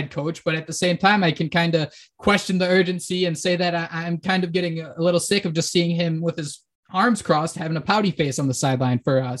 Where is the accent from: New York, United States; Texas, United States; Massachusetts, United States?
Massachusetts, United States; growing up in Western Massachusetts, I remember seeing